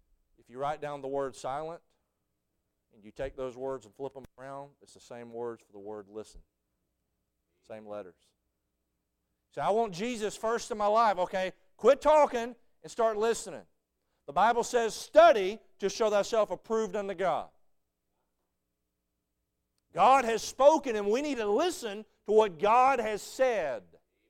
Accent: the South, United States; This is where you lose everybody, especially I'm a Southerner.

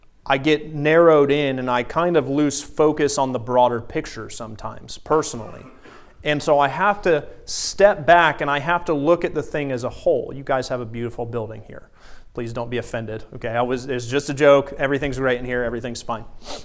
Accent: the South, United States; Something growing up in the South I always really, really wanted to see. And eventually I moved to North Dakota

